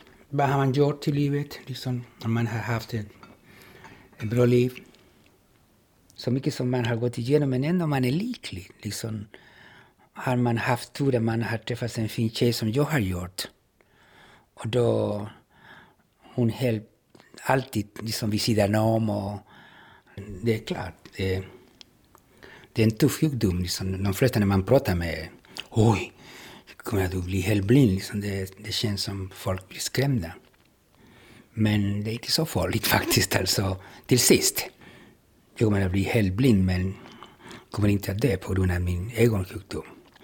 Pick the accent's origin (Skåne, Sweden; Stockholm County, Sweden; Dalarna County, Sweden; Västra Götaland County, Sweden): Skåne, Sweden; Tyringe; från Tyringe. Jag känner mig också från Tyringe